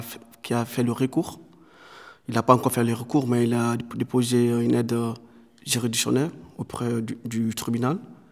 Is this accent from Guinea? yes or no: yes; Guinea; Je viens de Guinée.